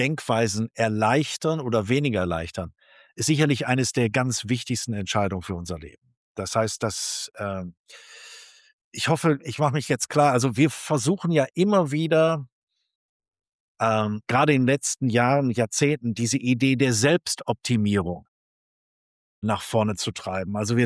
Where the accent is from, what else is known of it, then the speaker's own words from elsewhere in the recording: North Rhine-Westphalia, Germany; in meiner Heimat Nordrhein-Westfalen.